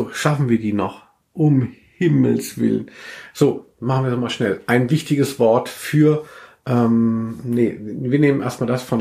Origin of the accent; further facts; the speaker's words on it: Southern Germany, Germany; now in Köln, Germany; ich komme eigentlich aus Süddeutschland.